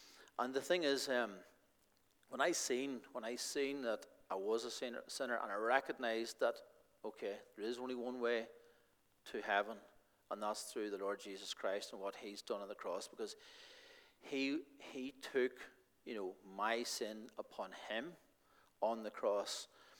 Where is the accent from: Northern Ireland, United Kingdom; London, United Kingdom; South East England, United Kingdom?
Northern Ireland, United Kingdom; Auchnamacken; I grew up in South Armagh, right on the border, a wee place called Auchnamacken. But remember, we lived right on the border